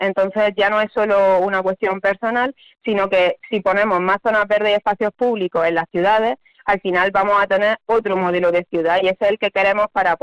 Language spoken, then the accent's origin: Spanish; Granada, Andalusia, Spain; y sobre todo en Andalucía, que yo también soy de Granada